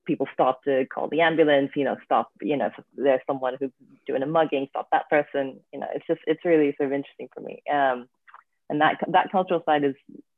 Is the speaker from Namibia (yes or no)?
no; Hong Kong; also born or lived in London; now in New York City, United States; I've been a big city inhabitant my entire life. I grew up in Hong Kong. I then moved to London, lived there for about 8 years, and then now I live in New York City.